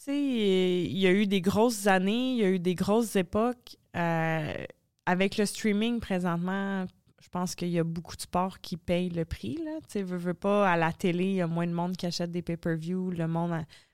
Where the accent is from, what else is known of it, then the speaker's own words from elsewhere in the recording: Trois-Rivières, Quebec, Canada; moi, je viens de Trois-Rivières, du bas du Cap, où ça peut amarre d'usine à papier, tu sais.